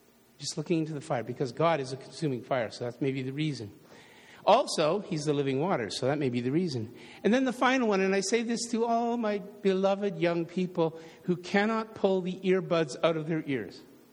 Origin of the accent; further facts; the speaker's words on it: Toronto, Ontario, Canada; I grew up in Toronto. It was almost impossible to achieve there.